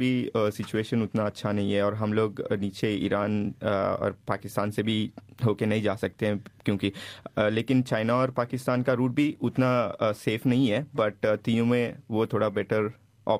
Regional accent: India; moved away as an adult; ہم انڈیا میں پیدا ہوئے ہیں, وہاں پہ پڑھ کے یہاں پہ پڑھنے کے لیے آ کے تھوڑا اپرچونیٹی, ابھی یہاں پہ کام کر رہے ہیں

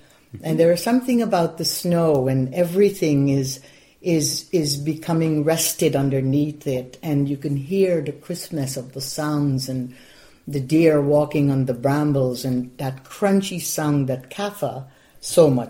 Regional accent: Guyana; now in United States

